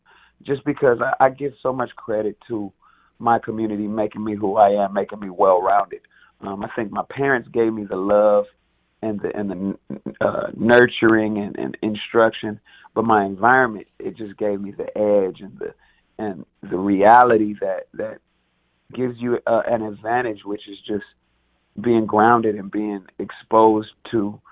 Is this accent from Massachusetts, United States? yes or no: no; Los Angeles, California, United States; Los Angeles, I like to say, growing up in Los Angeles, Spanish is not a foreign language.